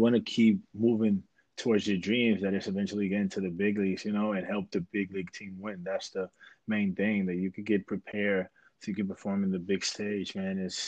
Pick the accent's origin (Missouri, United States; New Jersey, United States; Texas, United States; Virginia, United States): New Jersey, United States; because I was born in New Jersey and lived a little bit around there.